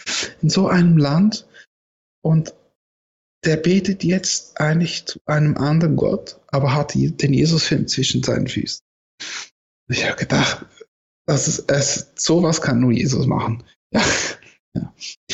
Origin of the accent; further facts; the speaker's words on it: Switzerland; wir sind aus der Schweiz, wir haben noch ein Geschenk dabei für Sie